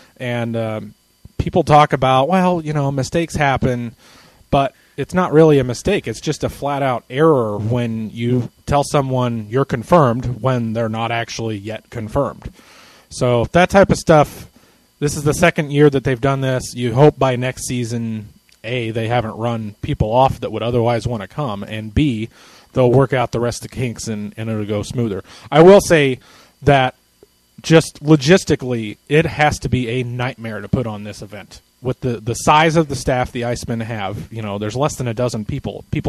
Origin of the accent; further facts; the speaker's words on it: Indianapolis, Indiana, United States; I think this is my civic duty as a born and raised Hoosier. I was born in Indianapolis. I moved to Evansville for college, and I've been here ever since.